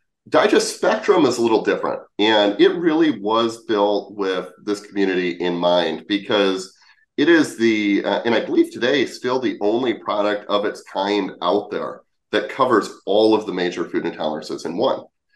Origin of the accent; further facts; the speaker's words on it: Wisconsin, United States; I'm originally from Wisconsin. I love dairy.